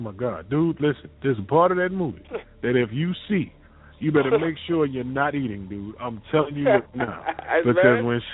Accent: the South, United States; I mean, dude, I'm from the South.

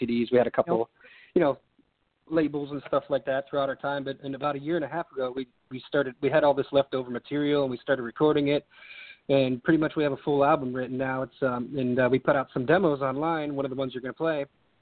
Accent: Kent, Ohio, United States; Kent, Ohio.

